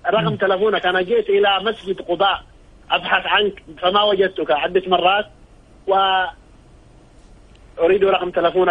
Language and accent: Arabic; Aden, Yemen; now in Saudi Arabia; أنا من عدن من اليمن أتصل بك من السعودية.